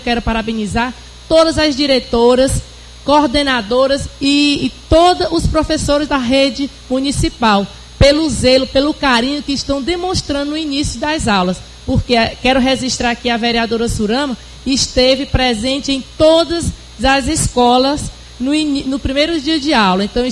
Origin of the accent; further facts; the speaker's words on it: Maranhão, Brazil; now in Piauí, Brazil; sou maranhense, mas moro no Piauí